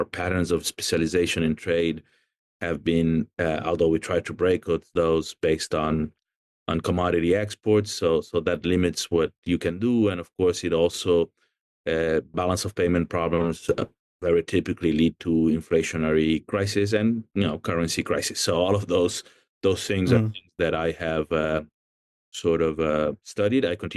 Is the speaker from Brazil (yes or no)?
yes; Brazil; now in United States; I grew up, so my family left in 1975, the year before the coup. I grew up in Brazil. After studying in Brazil, I came and did my PhD in the US